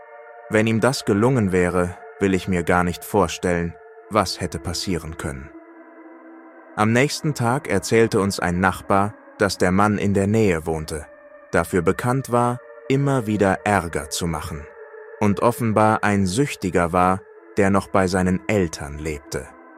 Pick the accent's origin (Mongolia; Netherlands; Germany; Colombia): Colombia; Ich bin eine 29-jährige kolumbianische Frau, geboren und aufgewachsen in Kolumbien.